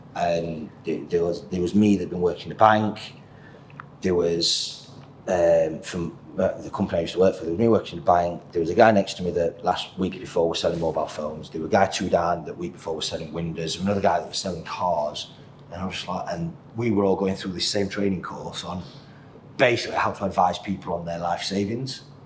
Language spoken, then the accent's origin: English; Yorkshire and the Humber, United Kingdom; So I'm like a caveman, I'm a Yorkshireman, I'm a simple creature.